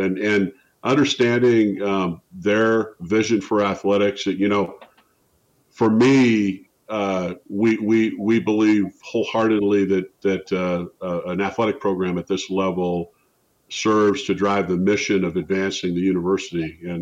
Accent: Spokane, Washington, United States; a Division I job in my hometown of Spokane near it. No brainer, and near my parents.

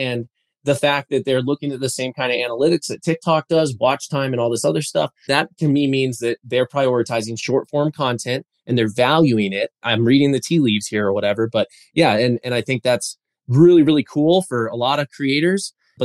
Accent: Colorado, United States; I mean, hey, I'm from Colorado after all, right? So we're all about it.

